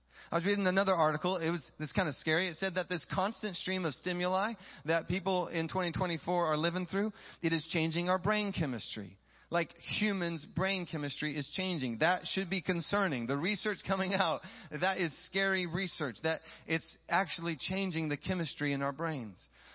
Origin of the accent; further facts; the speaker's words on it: Auburn, Washington, United States; I grew up in Auburn.